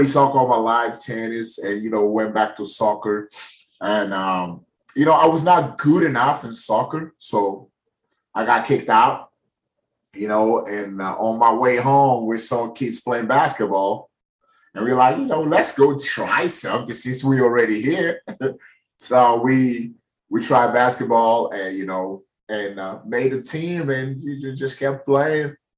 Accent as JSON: {"language": "English", "town": "Maputo", "region": "Maputo City", "country": "Mozambique", "tie": "born or raised there", "said": "I grew up in Maputo, Mozambique. It's a coastal country, you know. So we have the Indian Ocean over there."}